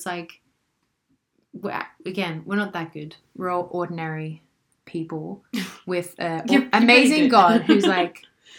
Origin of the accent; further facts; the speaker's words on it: Australia; then also, the great thing about, you know, being an Australian is that there's this, you have people around you who would keep you grounded.